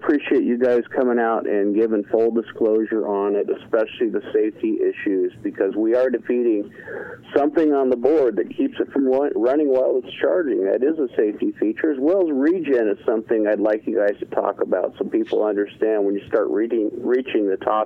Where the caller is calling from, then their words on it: Portland, Oregon, United States; I'm calling from Portland, Oregon.